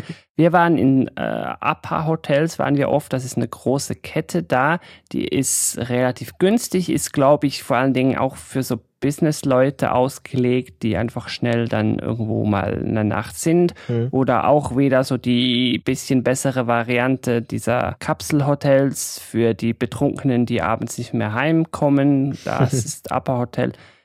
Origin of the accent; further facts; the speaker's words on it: Switzerland; Ich bin Schweizer, mich flasht das nicht so, wenn ich auf dem Berg oben stehe.